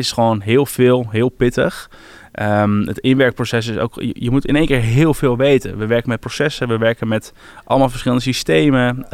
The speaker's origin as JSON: {"language": "Dutch", "town": "Alkmaar", "region": "North Holland", "country": "Netherlands", "lives_now": "Haarlem, Netherlands", "said": "Ik werk in regio Utrecht, ik woon in de regio Haarlem. Ik kom uit Alkmaar"}